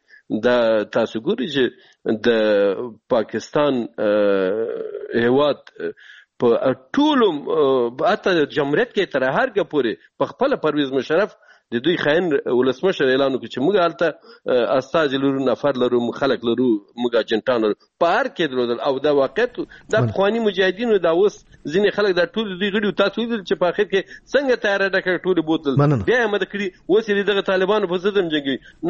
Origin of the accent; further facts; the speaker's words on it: Afghanistan; زه د یو افغان د یو پښتون په توګه